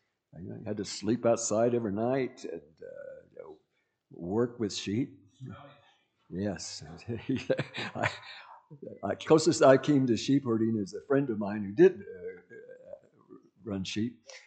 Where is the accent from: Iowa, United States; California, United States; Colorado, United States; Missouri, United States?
Colorado, United States; moved away as an adult; also born or lived in Dodge City, Kansas; I was born in Colorado Springs, but we were living out at Ellicott. So you're out on the high plains. And from there, we went to Calhoun, and from there to a ranch north of Bray, Colorado.